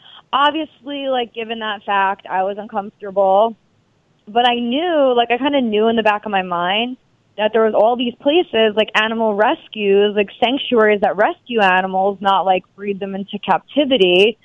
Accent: Long Island, New York, United States; I grew up in Long Island, so like, you know, like I grew up in the suburbs.

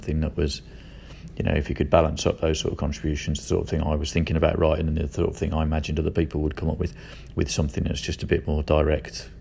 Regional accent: Birmingham, West Midlands, United Kingdom; I'm a writer from Birmingham.

